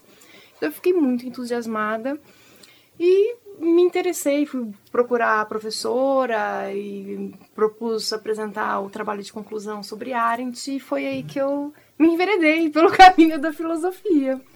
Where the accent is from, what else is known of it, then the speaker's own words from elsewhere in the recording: Londrina, Paraná, Brazil; born there; mas eu sou londrinense, nasci em Londrina e fui estudar em Maringá. Aí eu concluí a faculdade e voltei a Londrina.